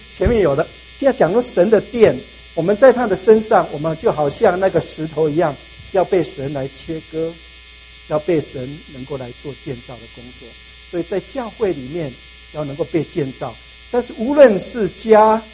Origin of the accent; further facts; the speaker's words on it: Taiwan; 我从台湾来，你们从中国来